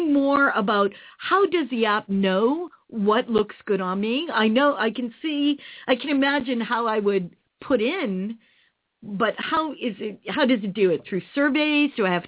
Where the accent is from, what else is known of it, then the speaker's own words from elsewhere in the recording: Massachusetts, United States; I grew up next to Hingham.